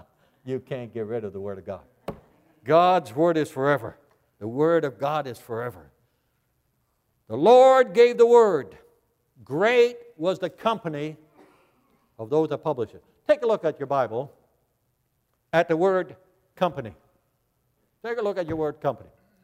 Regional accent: Netherlands; I was born in Holland. I'm Dutch.

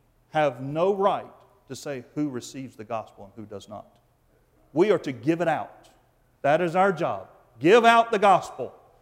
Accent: Bible Belt, United States; I'd never even heard it before. And I grew up in the Bible Belt.

